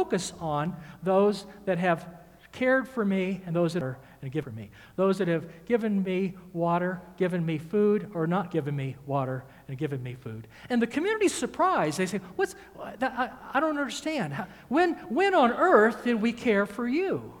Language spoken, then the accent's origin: English; Georgia, United States; But where I was raised in Georgia, which is the center of the universe by definition, y'all is plural.